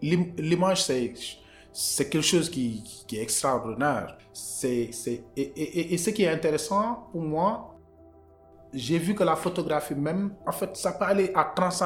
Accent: Saint-Louis, Senegal; now in Dakar, Senegal; Je suis né à Saint-Louis, j'ai grandi à Saint-Louis, voilà, et c'est après que je suis venu à Dakar pour faire les études.

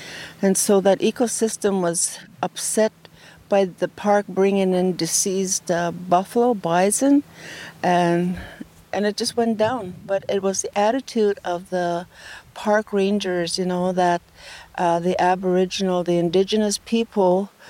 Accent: Fort Chipewyan, Alberta, Canada; born there; moved away; I'm an Athabasca Chipewyan First Nation elder. I was born in Fort Chip, left for education, was in a mission for 12 years, you know, in the residential school.

